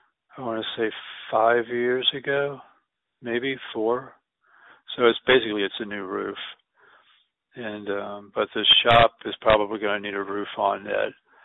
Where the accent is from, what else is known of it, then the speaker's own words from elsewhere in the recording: Mechanicsville, Virginia, United States; I grew up in Mechanicsville, so I know. Yeah, it's different out here.